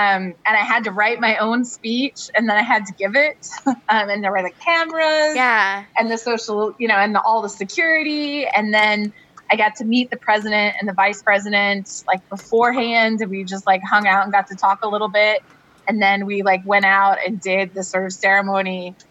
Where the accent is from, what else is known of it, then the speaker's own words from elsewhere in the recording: Washington, D.C. area, United States; So I grew up outside Washington, D.C.